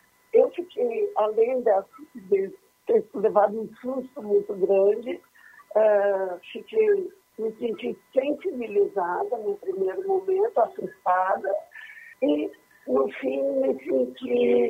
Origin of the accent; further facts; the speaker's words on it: Rio Grande do Sul, Brazil; moved away; eu saí do Rio Grande do Sul, destumoso, mudei para a Bahia